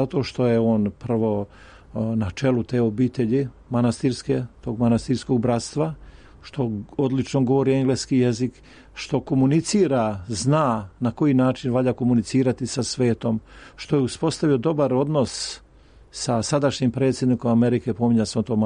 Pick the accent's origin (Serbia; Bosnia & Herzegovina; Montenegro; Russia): Serbia; Šumadija and Western Serbia; ja sam vam iz Podrinja, iz Rađevine.